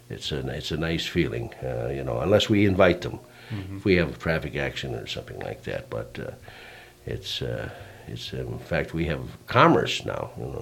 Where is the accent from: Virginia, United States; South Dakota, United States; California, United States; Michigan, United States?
Michigan, United States; I was raised on the Flint Steel River, which flows into Lake Superior. And 20 miles upstream, there was nobody.